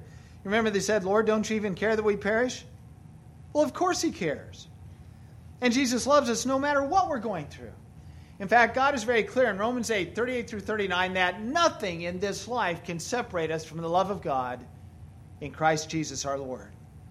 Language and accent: English; Kansas, United States; well, I'm a flatlander from Kansas, and I'm not used to a storm like this.